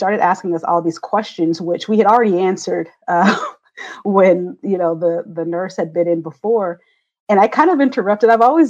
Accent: Oklahoma, United States; also born or lived in Kansas / Wichita; And but I grew up in Kansas and then in Oklahoma. I moved to Oklahoma when I was around 10. And that's where I graduated from high school from, was in Northeast Oklahoma.

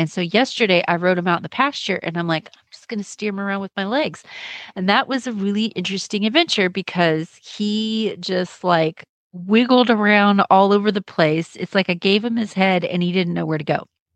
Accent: Kent, Texas, United States; from Kent, Texas

